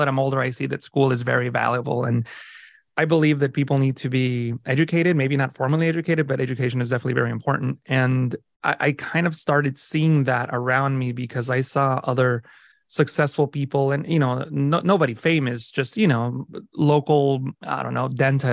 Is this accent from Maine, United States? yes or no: no; Alameda, California, United States; also born or lived in Mexicali, Mexico; I grew up in Alameda, California, which is in the San Francisco Bay Area, but I was born in Mexicali, Mexico, which is in the border with California.